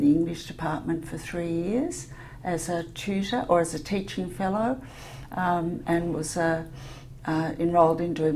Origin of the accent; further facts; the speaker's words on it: Sydney, New South Wales, Australia; Dad was working in business and my mother had gone to secretarial school. So I grew up in a kind of classic 1950s, 1960s suburban Sydney.